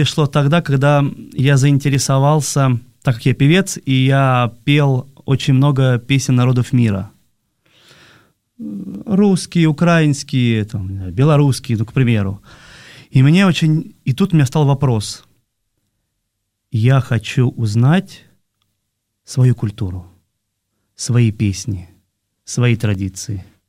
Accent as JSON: {"language": "Russian", "region": "Moscow", "country": "Russia", "tie": "born there", "said": "Родился я в Москве, вот, в обыкновенной семье."}